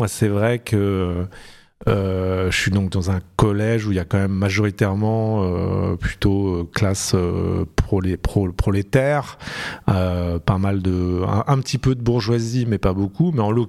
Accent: Hauts-de-France, France; born there; je suis né dans le Nord. Je suis donc ch'timi, comme Danny Boone.

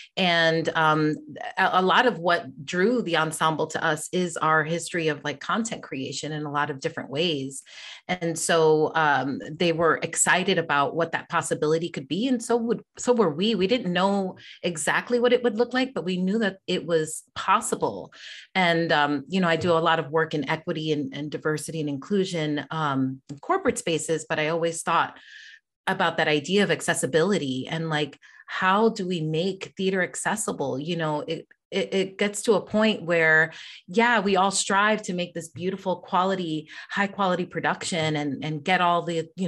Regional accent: Bronx, New York, United States; Like, I grew up in the Bronx, and like the amount of times I went to Broadway, I can count on one hand, you know.

